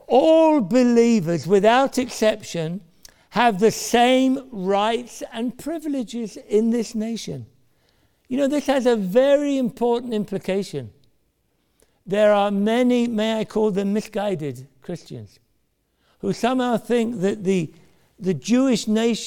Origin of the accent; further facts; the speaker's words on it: United Kingdom; This has some wonderful thoughts attached to it when we think of ourselves being British.